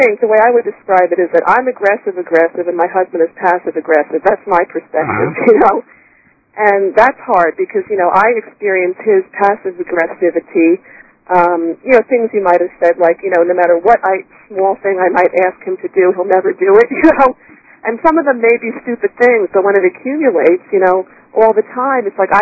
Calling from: Westchester, New York, United States; I'm calling from Westchester.

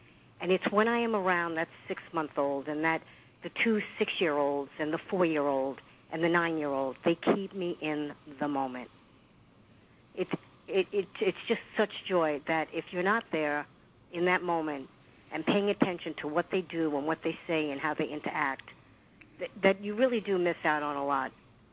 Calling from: Rockaway Beach, New York, United States; I am actually from Rockaway Beach.

